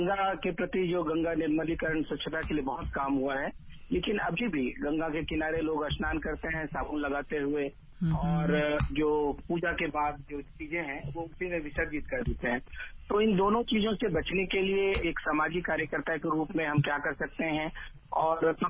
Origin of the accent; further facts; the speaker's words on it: Varanasi, Uttar Pradesh, India; मैं वाराणसी से हूँ